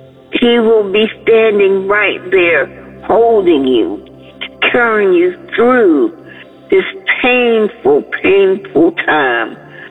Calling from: North Carolina, United States; Good morning. … from North Carolina, asking for prayer for my son, John.

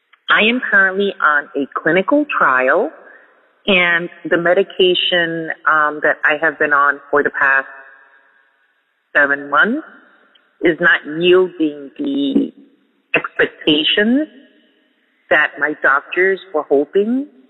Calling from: New Jersey, United States; I'm calling you from New Jersey.

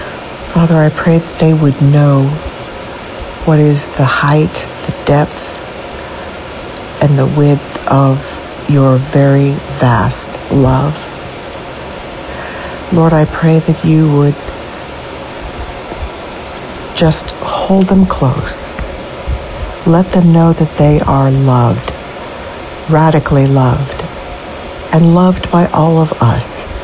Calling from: Lexington, Kentucky, United States; I am calling from Lexington, Kentucky

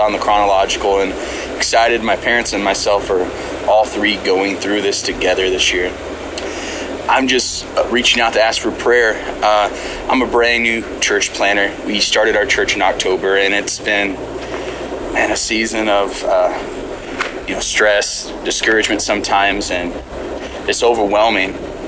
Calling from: Bixby, Oklahoma, United States; from Bixby, Oklahoma.

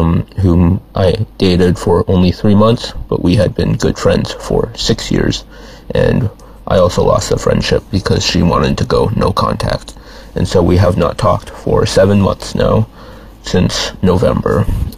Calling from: Lansdale, Pennsylvania, United States; I'm calling from Lansdale, Pennsylvania.

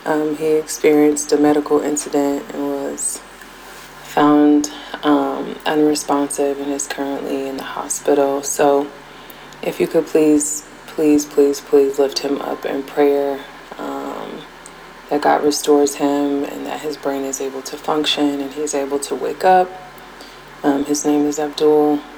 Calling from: Ohio, United States; I am calling from Ohio.

